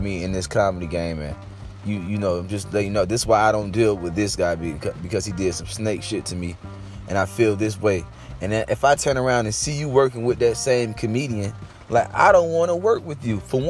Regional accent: Fort Lauderdale, Florida, United States; I'm a South Florida comic. I came from Fort Lauderdale, Florida. I started off doing comedy there when I was 16 years old.

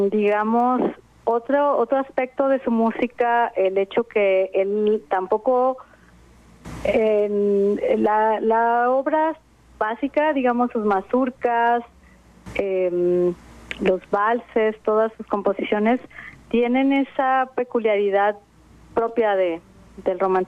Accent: Mexico; Yo creo que es una tarea que tenemos todos como mexicanos de valorar esto que está aquí

